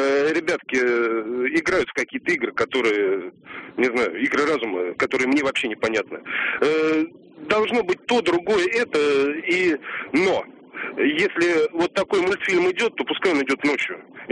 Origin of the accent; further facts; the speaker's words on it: Moscow, Russia; Добрый день … мне 36 лет, я из Москвы.